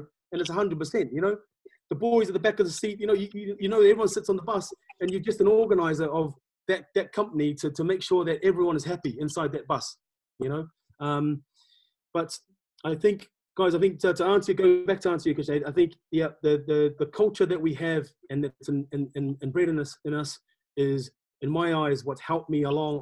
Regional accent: Tonga; first language Tongan; English is a second language; now in United Kingdom; I come from Tonga. I was brought up in Tonga. I spoke Tonga before English.

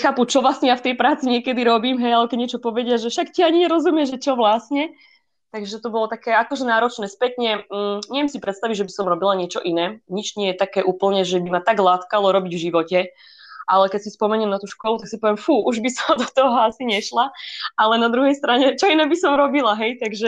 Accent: Košice, Košice Region, Slovakia; Pochádzam pôvodne z Košic.

